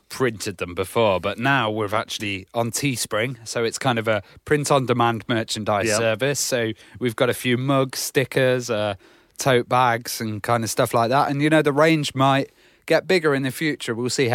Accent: England, United Kingdom; I was from the Midlands, so I was never went down to the seaside, unless it was Skeggy.

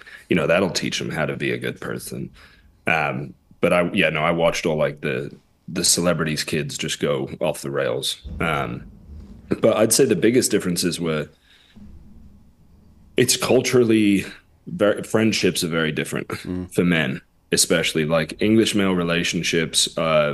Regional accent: California, United States; accent: Australian; also born or lived in England; So I grew up in California and then partially in England. Spent part of my high school at a tennis academy in England in a shithole called Sutton. And so now I sound Australian.

